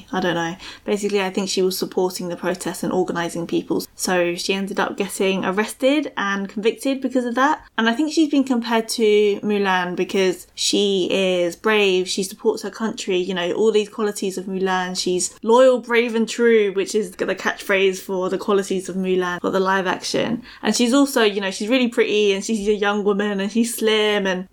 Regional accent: Philippines; As a Filipino worried about how the Philippines seems to be headed in that direction with China, it's a bit difficult for me to stay objective.

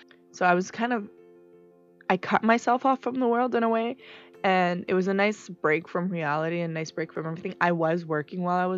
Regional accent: Canada; And so for me, as a Canadian who's going there and is spending in the dollar, Canadian and American dollar, it was really cheap for me.

